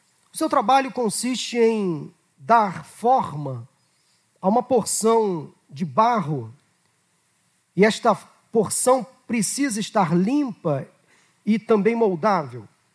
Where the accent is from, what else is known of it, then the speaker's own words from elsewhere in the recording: Rio de Janeiro, Brazil; Fui criado aqui próximo ao bairro de Madureira, no bairro de Vigário Geral, e até hoje os meus pais moram na mesma casa onde eu fui criado